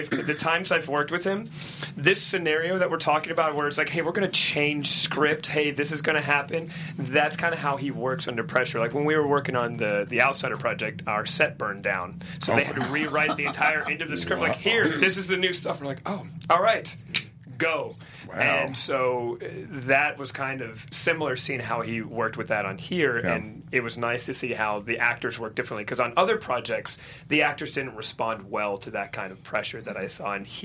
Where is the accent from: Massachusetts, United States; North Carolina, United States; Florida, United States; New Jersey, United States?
North Carolina, United States; accent: Southern; Well, let's see. I came from North Carolina.